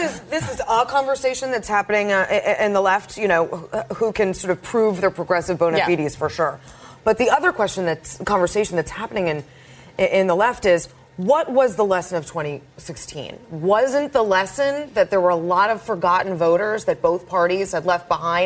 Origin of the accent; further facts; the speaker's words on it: New England, United States; I mean, I'm from New England. We know him very well